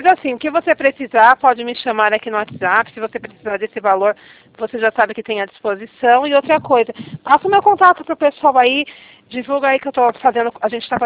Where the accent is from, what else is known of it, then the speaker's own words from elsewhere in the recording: São Paulo, Brazil; Não, eu sou de São Paulo. Eu sou de São Paulo, não sou do Rio de Janeiro, não.